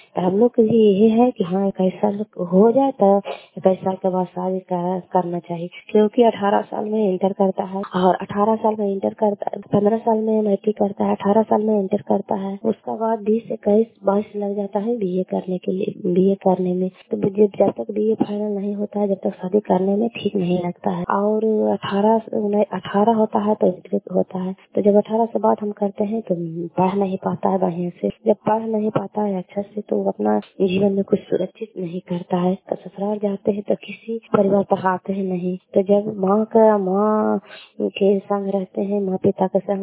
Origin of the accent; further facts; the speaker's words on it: Kalyanpur, Bihar, India; घर कल्याणपुर वाले बेलछी पंचायत प्रखंड चंदी जिला नालंदा का निवासी हूँ।